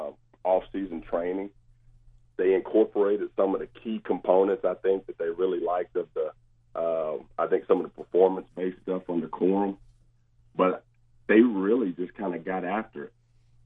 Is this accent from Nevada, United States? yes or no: no; Memphis, Tennessee, United States; Yeah. You almost killed me in my hometown.